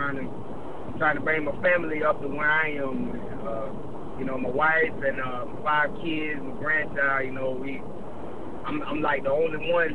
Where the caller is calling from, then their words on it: Florida, United States; Hey, how you doing, Dave? … from the South Florida area.